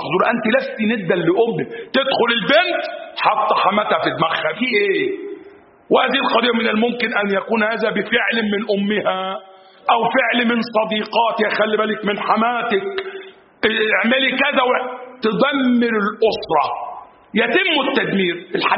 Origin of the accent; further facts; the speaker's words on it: Egypt; المثل عندنا في مصر صاحب صاحبك على عيبه